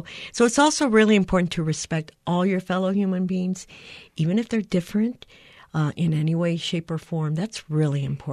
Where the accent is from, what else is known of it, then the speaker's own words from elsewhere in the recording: Puerto Rico; I grew up in Puerto Rico